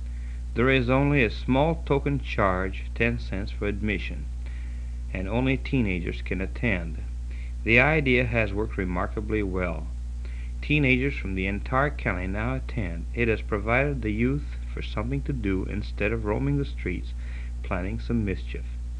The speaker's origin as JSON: {"language": "English", "town": "Linton", "region": "Indiana", "country": "United States", "tie": "born or raised there", "said": "Since Linton is my hometown, I remember that while I was in high school, Linton was among the worst in the state."}